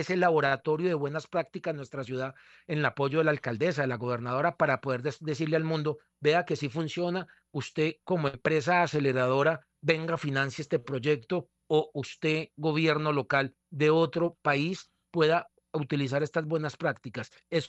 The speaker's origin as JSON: {"language": "Spanish", "region": "Tolima", "country": "Colombia", "said": "Y yo siempre pongo como un buen modelo, como buen tolimense, el mejor modelo de economía circular del mundo se llama el tamal tolimense"}